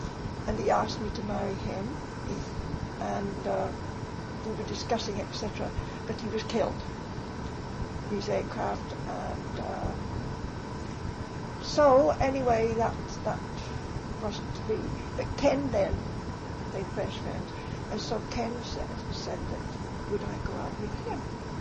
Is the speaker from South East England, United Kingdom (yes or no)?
no; Nottingham, East Midlands, United Kingdom; born there; I was born in Nottingham, England, on the 23rd of November, 1923.